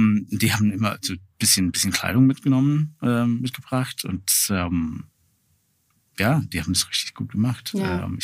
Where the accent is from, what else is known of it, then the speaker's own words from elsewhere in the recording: Newcastle, North East England, United Kingdom; German is a second language; moved away as an adult; also born or lived in Edinburgh; now in Berlin, Germany; Ich habe in Großbritannien studiert. Ich komme ursprünglich aus Newcastle in Nordostengland, habe in Schottland Fotografie studiert, in Edinburgh und dann auch in der Nähe von London Kamera